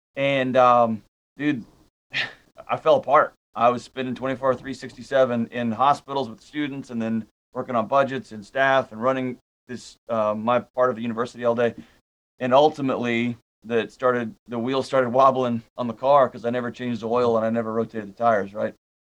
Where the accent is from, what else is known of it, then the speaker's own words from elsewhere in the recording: Houston, Texas, United States; So I'm a Houston native, grew up, born and raised in Houston.